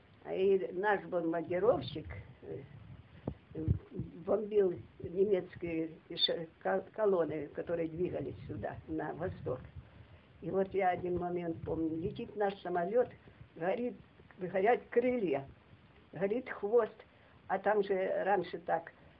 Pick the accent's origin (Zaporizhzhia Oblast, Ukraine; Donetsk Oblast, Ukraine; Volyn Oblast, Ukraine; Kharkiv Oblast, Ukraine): Zaporizhzhia Oblast, Ukraine; Chapaevka; В Запорожской области, в Пологовском районе, в селе Чапаевка.